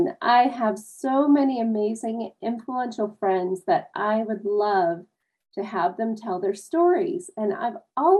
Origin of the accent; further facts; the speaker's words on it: Utah, United States; I'm from Utah.